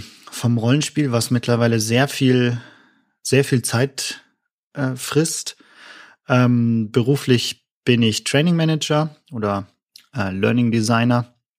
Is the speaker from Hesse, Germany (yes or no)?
no; Wilhelmshaven, Lower Saxony, Germany; Ich komme aus Wilhelmshaven an der Nordsee.